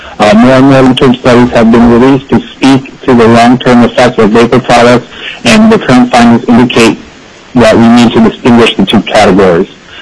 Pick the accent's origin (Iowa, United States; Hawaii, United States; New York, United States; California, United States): California, United States; Irvine; I'm from Irvine, California.